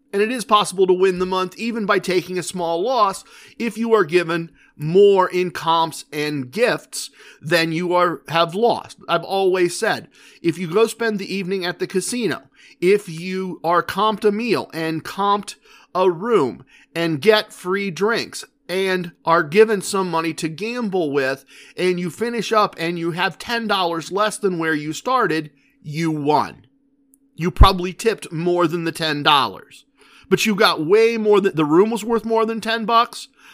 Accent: Ohio, United States; I'm sorry, we're from Ohio. We don't get here very often.

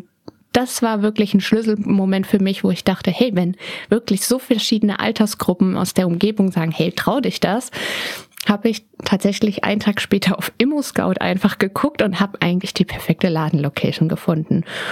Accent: Berlin, Germany; born there; weil ich bin in Berlin geboren am 19.12.

